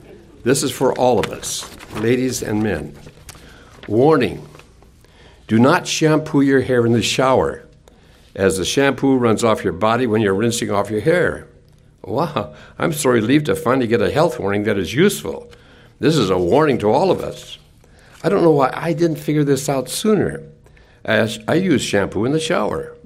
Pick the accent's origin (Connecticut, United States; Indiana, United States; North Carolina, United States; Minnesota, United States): Minnesota, United States; now in Richmond, United States; As you know, I grew up in Minnesota, and when somebody's out of town, they'd say, oh, Jim's at the lake.